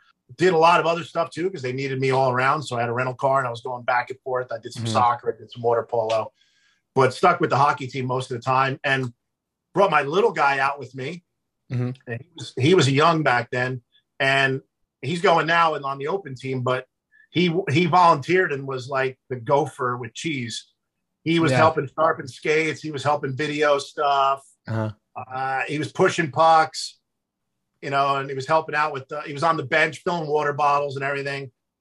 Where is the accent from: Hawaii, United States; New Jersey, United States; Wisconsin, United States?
New Jersey, United States; And I distinctly remember the day they announced the Sharks, and I was growing up in New Jersey, I go, where is San Jose?